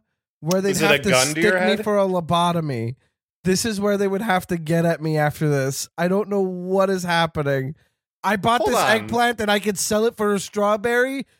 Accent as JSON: {"language": "English", "country": "Canada", "said": "We're both Canadian."}